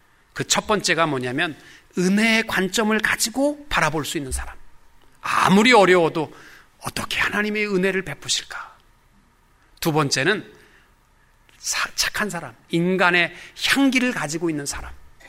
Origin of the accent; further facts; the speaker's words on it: South Korea; 우리 한국 사람들은 만나게 되면 제일 먼저 묻는 게 몇 살이야?